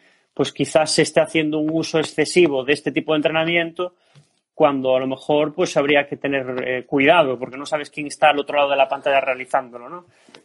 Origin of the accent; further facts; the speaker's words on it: A Coruña, Galicia, Spain; Pues yo estudié, soy gallego, soy de España, ¿no?, de La Coruña, estudié INEF aquí en Coruña